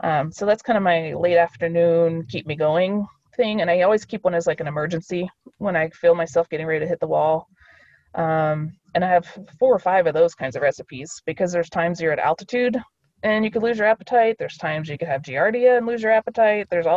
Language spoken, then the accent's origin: English; Kentucky, United States; I grew up in Kentucky. I love cheese grits.